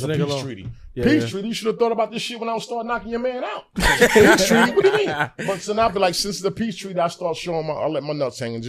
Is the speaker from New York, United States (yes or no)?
yes; Yonkers, New York, United States; I don't know, I'm from Yonkers, so this is what it is.